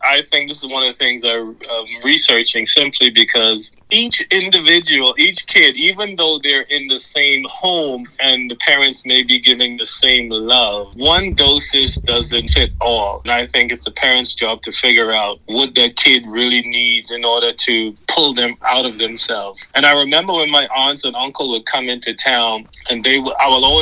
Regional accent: Bahamas; Yes, it was beautiful in the sense of no matter where you were always 10 minutes away from the beach. No matter where on the island you were 10 minutes away from the beach.

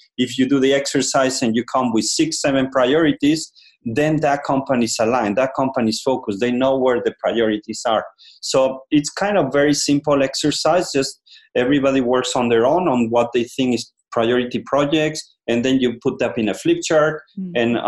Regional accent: Madrid, Community of Madrid, Spain; first language Spanish; English is a second language; Well, I'm natural Spanish from Madrid.

